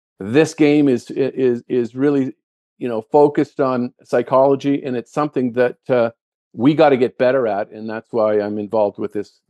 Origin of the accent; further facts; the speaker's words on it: Vancouver, British Columbia, Canada; the golf course that I grew up in Vancouver.